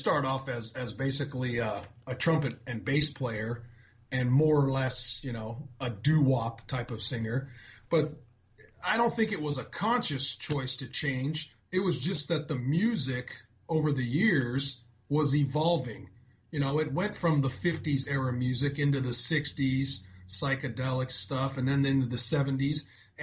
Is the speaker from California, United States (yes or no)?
yes; San Diego, California, United States; because I was only an hour and a half from L.A. growing up in San Diego.